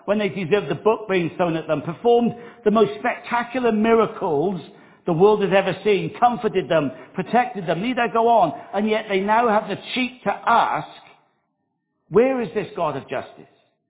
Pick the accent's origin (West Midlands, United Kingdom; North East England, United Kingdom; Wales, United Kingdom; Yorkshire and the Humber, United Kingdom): Wales, United Kingdom; I am a little bit warped and weird, but I am Welsh